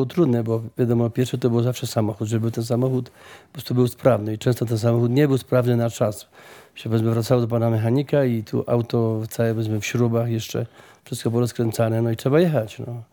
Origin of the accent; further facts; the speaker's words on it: Dębica, Subcarpathian Voivodeship, Poland; powiedzmy z Dębicą, pamiętam moje strony rodzinne